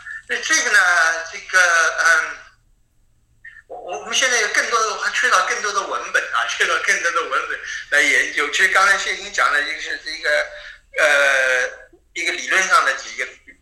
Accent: Shanghai, China; 我们上海人就是，这其实我心想，我小时候为什么要这样子呢？

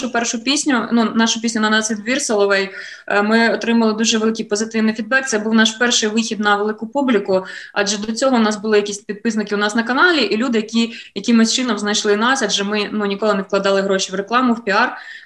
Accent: Chernihiv Oblast, Ukraine; Я з Чернігівщини

